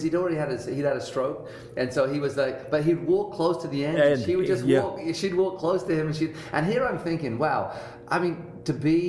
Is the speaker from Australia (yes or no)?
no; England, United Kingdom; I came in from England